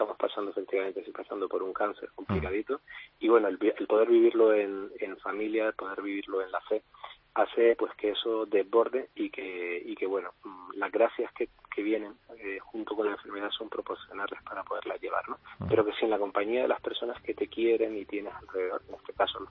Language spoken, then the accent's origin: Spanish; Canary Islands, Spain; now in Madrid, Spain; Así es, somos los 2 de Canarias, llevamos 13 años ya viviendo en Madrid.